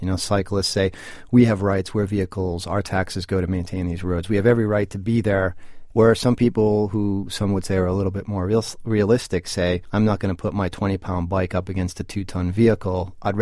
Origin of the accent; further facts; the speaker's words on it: Boston, Massachusetts, United States; You know, I grew up in Dorchester. I learned how to ride on Templeton Street and, you know, rode my first couple of thousand miles in Boston as a bike messenger